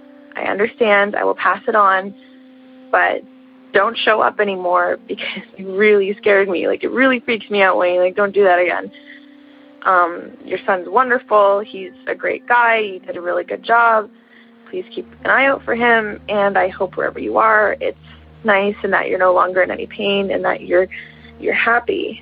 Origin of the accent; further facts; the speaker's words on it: Toronto, Ontario, Canada; again. I'm the kid from Toronto.